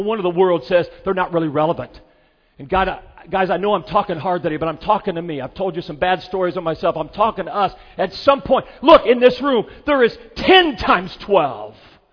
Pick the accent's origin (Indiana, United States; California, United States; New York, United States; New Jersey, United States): Indiana, United States; Kokomo; I've been born in Kokomo. I grew up in Kokomo. I live in Kokomo.